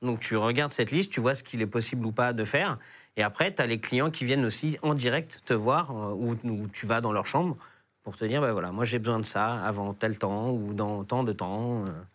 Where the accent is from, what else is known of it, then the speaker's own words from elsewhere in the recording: Aubervilliers, Île-de-France, France; born there; moi, en plus, je viens du 93. Donc je suis né vraiment à Aubervilliers, La Courneuve, tout ça.